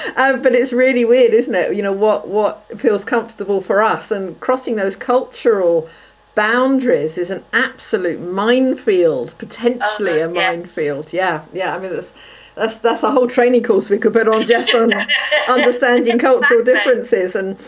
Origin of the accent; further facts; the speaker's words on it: United Kingdom; I love being British, but that part of the British culture is a bit that I find very challenging.